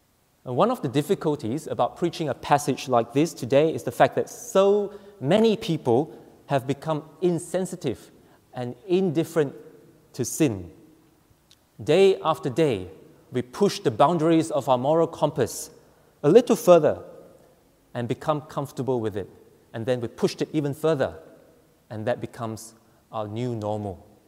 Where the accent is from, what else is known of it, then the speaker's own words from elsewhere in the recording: Malaysia; Where I grew up in Malaysia, I always look forward to the durian season.